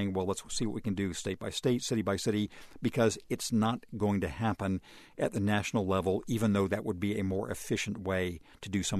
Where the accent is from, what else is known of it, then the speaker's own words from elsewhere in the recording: California, United States; for my home state of California.